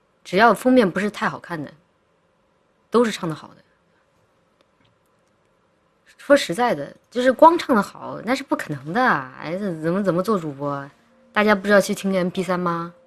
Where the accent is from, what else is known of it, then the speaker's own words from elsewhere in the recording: Guangdong, China; now in Shanghai, China; 我是广东人，离开广东很久了，来上海打工，被福建人追杀，来到上海，哎，乡音都快忘得差不多了。